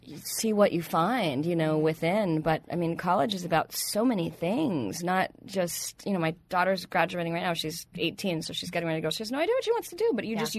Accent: Tucson, Arizona, United States; I grew up in Tucson, so sort of. I mean, pretty simple. Great place to grow up, but you had to get out of there.

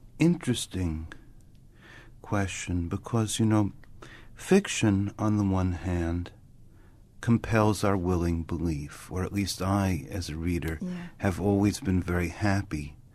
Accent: New York, United States; now in California, United States; I'm from New York.

